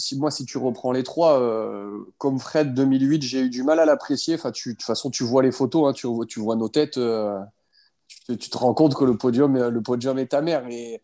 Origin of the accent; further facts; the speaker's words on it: northern France, France; quand tu réfléchis après d'où tu viens, une petite ville du nord de la France